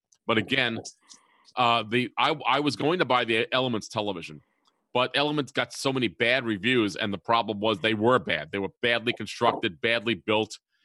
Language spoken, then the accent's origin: English; New York City, New York, United States; because I'm from New York City originally, so I like to watch some of the news, the stations in New York City